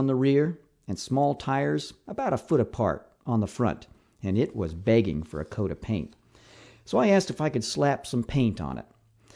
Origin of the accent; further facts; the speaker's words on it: Alberta, Canada; Growing up in Alberta, Canada, I've encountered a few of those can't see my outstretched hand in front of me type of blizzards.